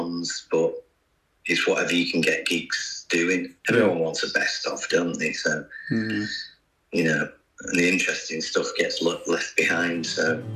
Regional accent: Salford, North West England, United Kingdom; I grew up in Salford anyway, so.

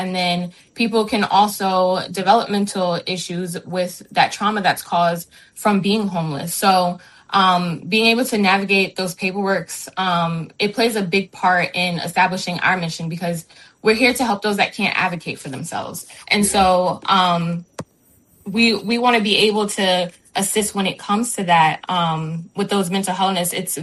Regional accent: New York, United States; I'm originally from New York, so I will say that what's being seen here, there's a lot of that seen in New York as well

